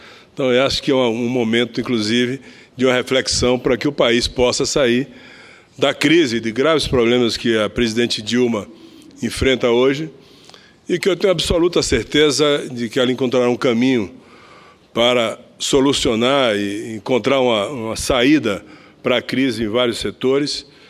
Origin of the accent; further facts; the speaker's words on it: Brazil; Eu, como brasileiro, com sentimento de patriotismo